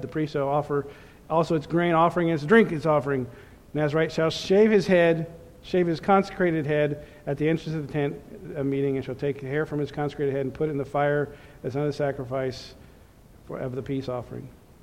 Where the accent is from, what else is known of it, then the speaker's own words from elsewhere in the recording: Kansas, United States; That's just like I'm called a Kansan because I come from Kansas.